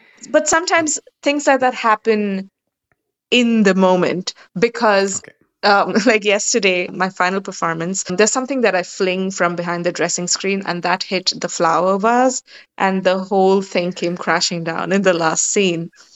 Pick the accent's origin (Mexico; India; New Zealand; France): India; now in United States; So it is a specific story of my personal transition from India to America as an Indian South Asian immigrant.